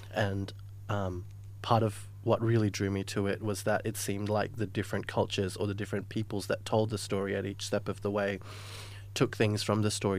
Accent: Singapore; and I'm from Singapore.

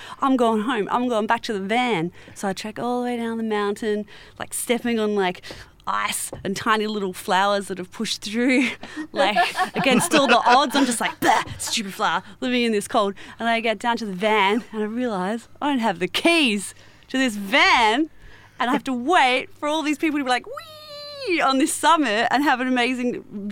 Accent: Perth, Western Australia, Australia; I don't know what cold is. I'm from Perth.

